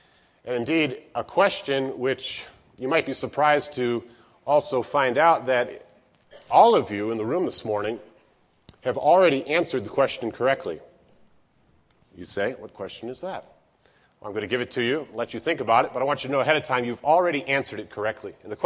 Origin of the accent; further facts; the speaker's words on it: Illinois, United States; I'm originally from Illinois. Came here to ABC in 1994 and then graduated in 98